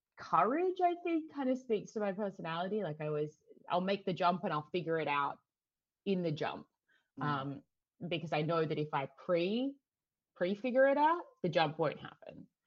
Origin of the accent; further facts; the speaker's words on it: Sydney, New South Wales, Australia; I grew up in Sydney.